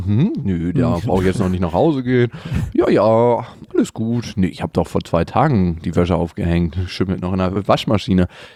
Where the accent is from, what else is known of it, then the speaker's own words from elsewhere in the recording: Berlin, Germany; und da bin ich dann quasi aufgewachsen und geboren worden, also nicht in der Wohnung, aber im Krankenhaus nebenan. Eigentlich bin ich aus Friedenau und nicht aus dem harten Neukölln, wie ich das gerne wäre.